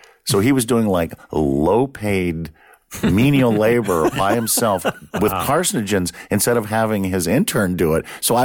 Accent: Texas, United States; But, you know, back then in the 60s, growing up in Texas, there was no Stan Winston School of Character Arts.

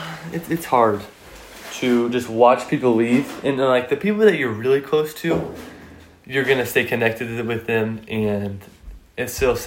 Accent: West Lafayette, Indiana, United States; born there; also born or lived in Ohio; So when I was born in West Lafayette, Indiana, he was at St. Joe's, I think, in Rensselaer.

